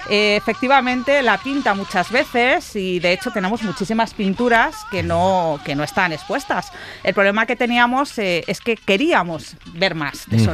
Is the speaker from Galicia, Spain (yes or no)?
no; Madrid, Community of Madrid, Spain; soy madrileña y, hombre, siendo madrileña duele un poco lo que viene detrás